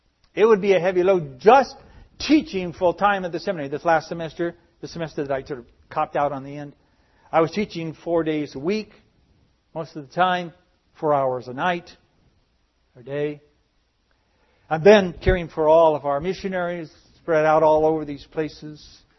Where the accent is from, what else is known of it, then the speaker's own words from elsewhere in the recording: California, United States; A little bit of Spanish, but not much. I know, I was raised in California. I should know it.